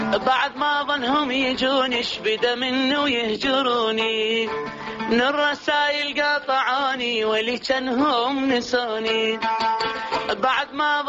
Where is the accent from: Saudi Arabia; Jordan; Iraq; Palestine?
Iraq; إحنا إعلامنا ضعيف بالعراق، فهالشكل ما كان عندنا إعلام، يعني والله لهجتنا وأغانينا العراقية ما كانت واصلة لهم